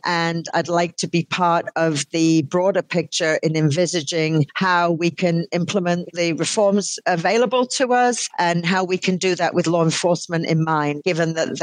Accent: United Kingdom; moved away as an adult; It's not just because I'm British.

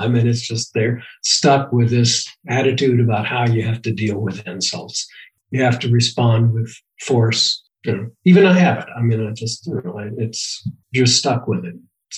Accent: El Paso, Texas, United States; Because I grew up in El Paso, Texas, where middle-class people shot each other.

